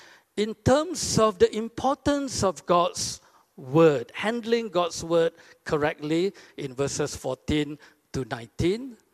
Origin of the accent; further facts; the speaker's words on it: Alor Setar, Kedah, Malaysia; I grew up in the Trinity Baptist Church in Alostar, and then studied at Tar College